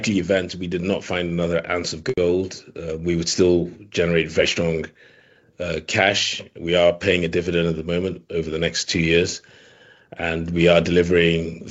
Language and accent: English; Nigeria; So me being Nigerian personally